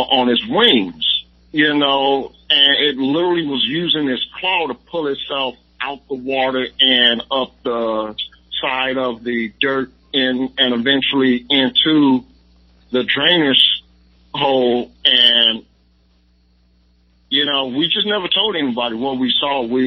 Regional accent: Chicago, Illinois, United States; I grew up in Chicago.

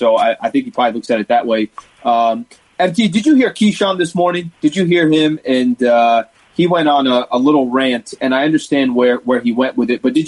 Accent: San Diego, California, United States; it's a brand that I'm born and raised in San Diego. I grew up a Laker fan.

